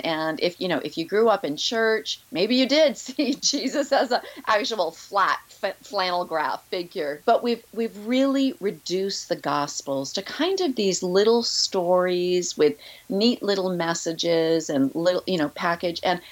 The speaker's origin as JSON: {"language": "English", "region": "New Hampshire", "country": "United States", "tie": "born or raised there", "said": "I grew up in New Hampshire and kind of in the woods of New Hampshire, very rural background."}